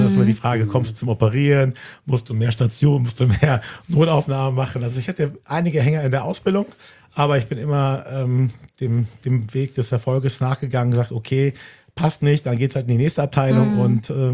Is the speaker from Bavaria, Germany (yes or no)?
no; Düsseldorf, North Rhine-Westphalia, Germany; also born or lived in Recklinghausen; now in Hamburg, Germany; Also ich bin aus NRW, gebürtig aus Recklinghausen, Herten, aber groß geworden in Düsseldorf, aber jetzt schon glücklich seit 2021 in Hamburg.